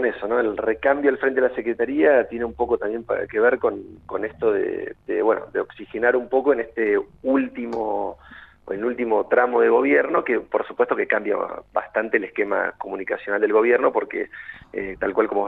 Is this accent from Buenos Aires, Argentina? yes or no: no; Cipolletti, Río Negro, Argentina; Yo soy de Cipolletti, vivo en Cipolletti